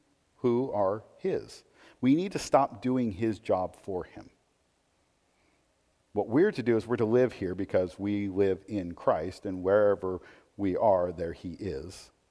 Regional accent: Portland, United States; See, I grew up in Portland, and I'm not going to say there was ever a time in Portland I would go, oh, that was, you know, it's the most beautiful city in the world.

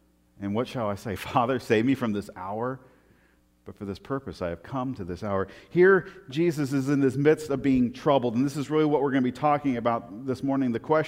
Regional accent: Portland, United States; You know, and I grew up in Portland, you know.

